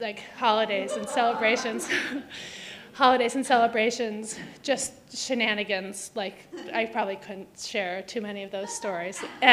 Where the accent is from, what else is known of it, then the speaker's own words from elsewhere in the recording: Fairfield, Connecticut, United States; also born or lived in New York; I think I pretty much grew up in Fairfield, although I was born in New York.